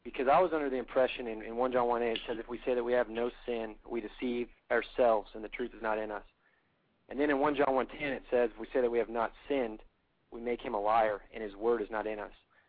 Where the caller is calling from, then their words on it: Waco, Texas, United States; from Waco, Texas.